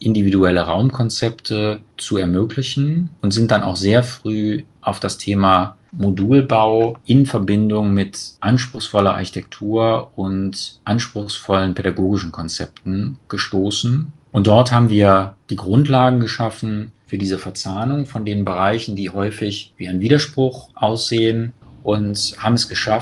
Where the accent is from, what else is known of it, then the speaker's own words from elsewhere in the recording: Cologne, North Rhine-Westphalia, Germany; wenn man mal zum Beispiel in Köln schaut, meine Heimatstadt